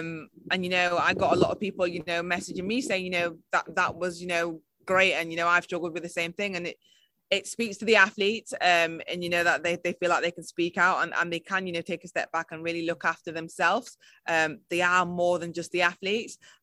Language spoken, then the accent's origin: English; United Kingdom; I'm British